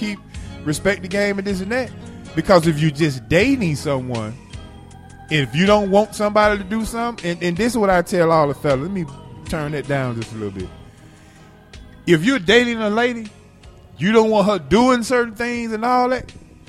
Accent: Atlanta, Georgia, United States; from Bankhead.

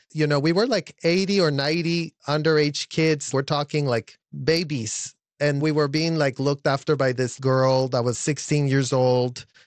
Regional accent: Mexico; I am from Mexico

